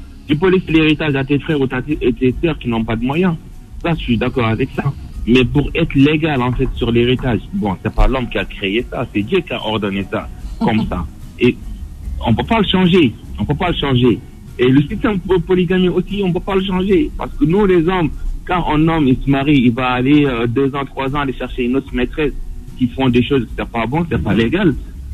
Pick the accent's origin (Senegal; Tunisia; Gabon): Senegal; Moi, je suis du Sénégal.